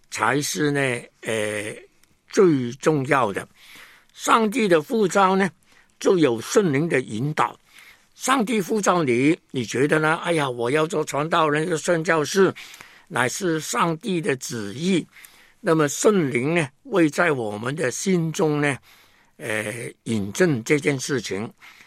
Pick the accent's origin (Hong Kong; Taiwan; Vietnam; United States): Hong Kong; 因为我是一个香港人，跟内地呢好像根本完全没有关系。